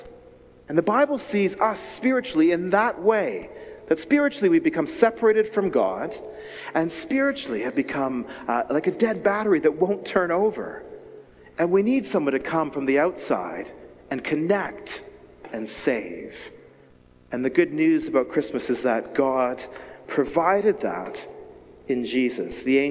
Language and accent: English; Winnipeg, Manitoba, Canada; born there; we had a cabin on Lake Manitoba in Canada. I was born in Winnipeg, near there.